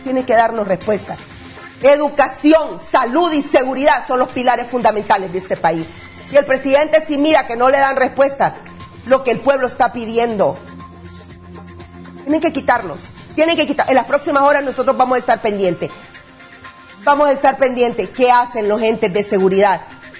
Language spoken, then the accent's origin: Spanish; Honduras; si nosotros como hondureños no pedimos respuesta